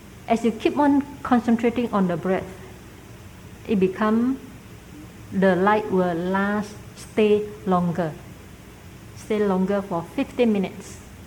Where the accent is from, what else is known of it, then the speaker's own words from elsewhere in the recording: Myanmar; But we come from Burma, very tradition Buddhist country, and we practice a lot of concentration